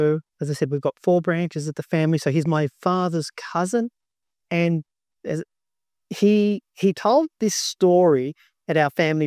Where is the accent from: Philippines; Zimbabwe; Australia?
Australia; I've grown up, I'm an Aussie boy. So I've grown up here